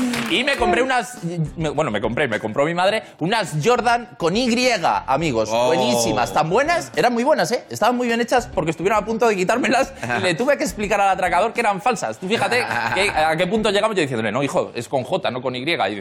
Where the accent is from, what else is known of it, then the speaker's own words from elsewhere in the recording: Madrid, Community of Madrid, Spain; A ver, yo, como todos sabéis, soy de Carabanchel, ciudad de vacaciones.